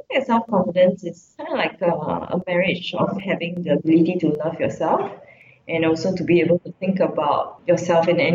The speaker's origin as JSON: {"language": "English", "country": "Singapore", "said": "I'm Singaporean and I'm 100% Chinese."}